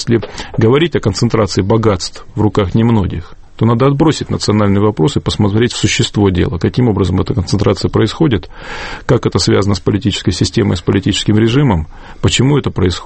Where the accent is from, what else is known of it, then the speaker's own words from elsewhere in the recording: Gornyak, Altai Krai, Russia; Я вообще сам сибиряк, причем потомственный во многих поколениях. Вот. И первые 6 классов школы я учился в городке Горняк, который был построен во время войны вокруг шахты полиметаллической. По окраине этого городка проходила граница с Казахстаном